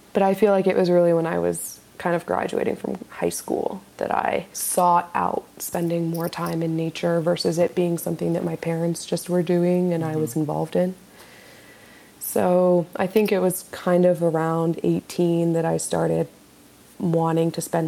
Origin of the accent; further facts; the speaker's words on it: Fairbanks, Alaska, United States; So I'm from Fairbanks, Alaska, born and raised there, and I just grew up in a family that did a lot of things outside year-round.